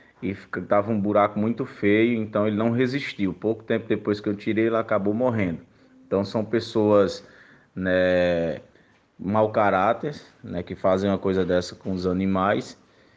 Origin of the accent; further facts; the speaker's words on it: Juazeiro do Norte, Ceará, Brazil; sou aqui do Sítio Carar do Mari, né, que é o município de Juazeiro do Norte.